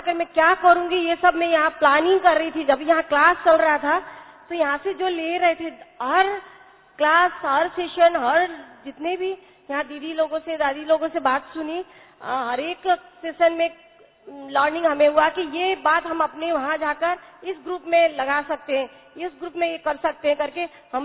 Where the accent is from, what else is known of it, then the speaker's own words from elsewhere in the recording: Nepal; मैं नेपाल से आई हुई हूँ